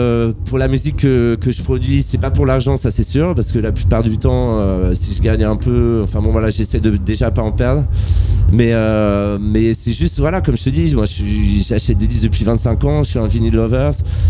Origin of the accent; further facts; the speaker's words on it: Paris, Île-de-France, France; En fait, moi je suis parisien, mais ça fait 20 ans que je viens jouer à Nantes régulièrement.